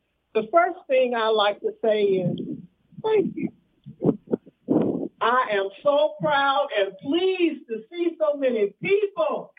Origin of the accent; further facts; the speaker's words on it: Selma, Alabama, United States; Growing up in Selma, I never thought that the day would come when this country would come out for white people.